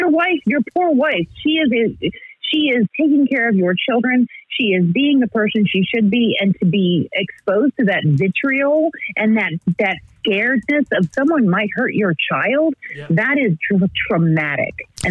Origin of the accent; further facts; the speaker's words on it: United States; moved away; I believe, because I'm American. I grew up American, but I'm here now.